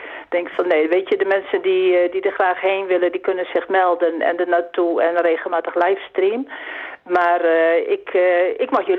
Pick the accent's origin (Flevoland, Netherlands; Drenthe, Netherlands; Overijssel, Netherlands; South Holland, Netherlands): Drenthe, Netherlands; Barger-Compascuum; in Barger-Compascuum. En dat ligt in de zuidoosthoek van Drenthe, 13 kilometer bij Emmen vandaan, waar het grote Wildlandspark is. Daar kom ik vandaan oorspronkelijk.